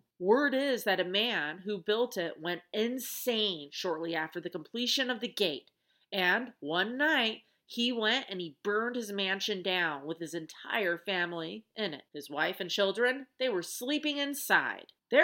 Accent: Colorado, United States; We now find ourselves in my home state of Colorado.

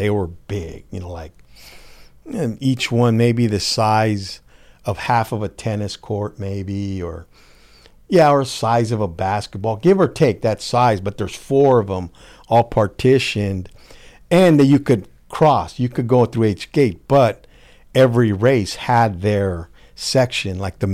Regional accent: San Jose, California, United States; "I'm not a Norteño. I'm from San Jose." "Oh, you're from San Jose?" I go, no, I'm from San Jose.

